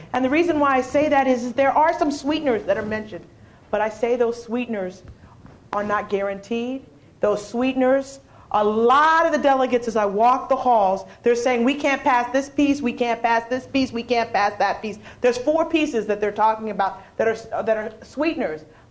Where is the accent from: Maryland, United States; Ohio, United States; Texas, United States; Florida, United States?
Maryland, United States; I'm from Prince George's County. We're currently facing a $124 million deficit.